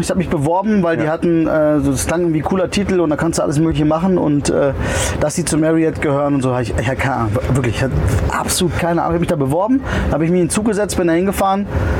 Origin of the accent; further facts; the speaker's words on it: Nieheim, North Rhine-Westphalia, Germany; also born or lived in Steinheim / Cologne / Hanover; ich bin von quasi von Nieheim, wie das Dörfchen heißt, bin ich nach Köln.